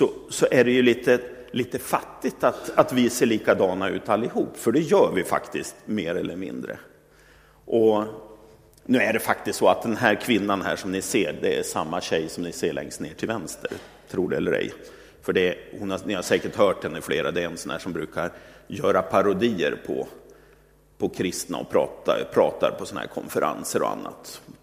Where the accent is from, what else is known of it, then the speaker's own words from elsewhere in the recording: Sweden; Och jag kan ju som svensk fascineras när jag åker runt på jorden vilken färgprakt som möter en i olika kulturer och olika människor.